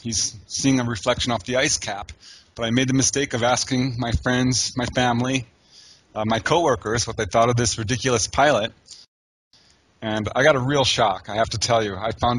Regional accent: Topanga Canyon, California, United States; when a wave of sightings hit my hometown, which was Topanga Canyon in California.

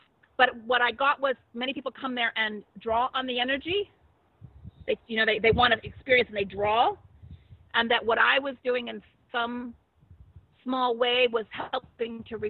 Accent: Australia; I'm here from Australia.

